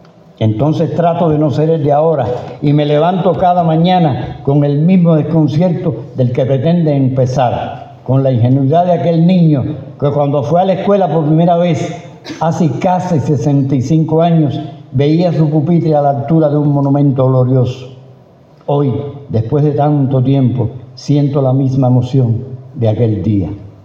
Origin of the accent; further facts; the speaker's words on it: Cuba; me forjé como intelectual cubano, mi obra creció, intervine en numerosas batallas en defensa de la cultura de mi país